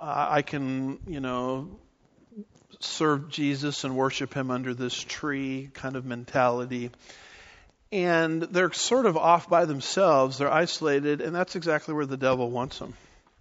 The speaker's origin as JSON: {"language": "English", "region": "California", "country": "United States", "tie": "born or raised there", "said": "I think of growing up in Southern California, going to the mountains sometimes"}